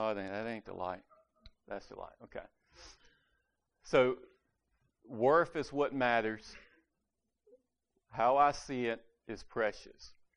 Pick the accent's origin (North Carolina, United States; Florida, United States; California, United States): North Carolina, United States; Reesville; born there; Do I feel like I'm valued because I was born in Reesville, North Carolina?